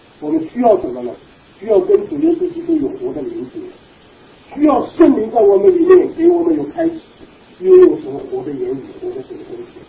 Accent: China; 那我们中国人呢？我们中国人传统，我们这个传统呢，不是受神话语的这个影响。

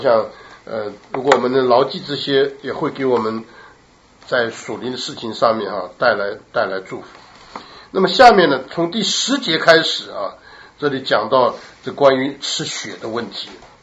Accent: Taiwan; 尤其我们中国人啊，台湾来的人更喜欢吃那个什么猪血糕啊这些啊

